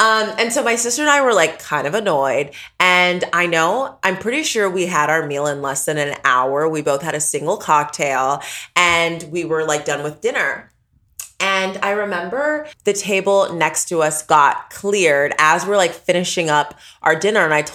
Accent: Houston, Texas, United States; Because I'm Nigerian. I'm from Houston, Texas.

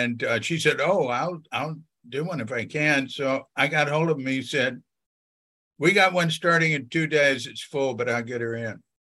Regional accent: Fort Worth, Texas, United States; Fort Worth, Texas.

